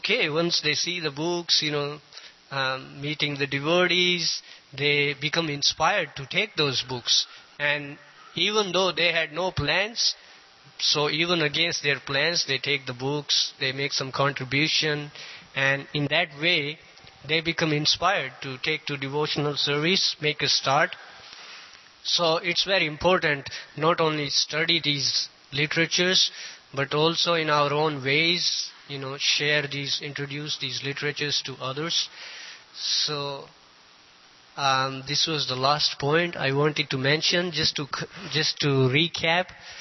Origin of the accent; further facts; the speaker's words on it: India; born there; I was born in India